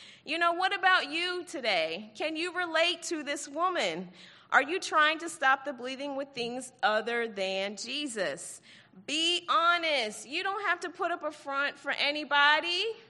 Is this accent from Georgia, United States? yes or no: yes; Roswell, Georgia, United States; I was raised right here in Roswell, in Alpharetta. I went to Milton High School.